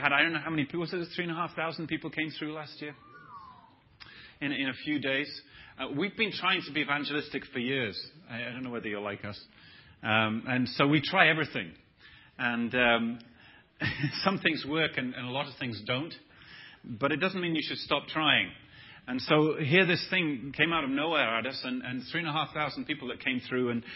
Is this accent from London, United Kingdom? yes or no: no; Newcastle, North East England, United Kingdom; I come from Newcastle in northern England